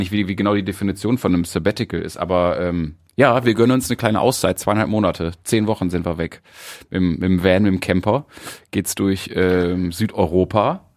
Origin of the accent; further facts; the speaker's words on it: Mülheim, North Rhine-Westphalia, Germany; Ich komme aus Mülheim, bin hier geboren, irgendwie meine wilde Zeit hier verlebt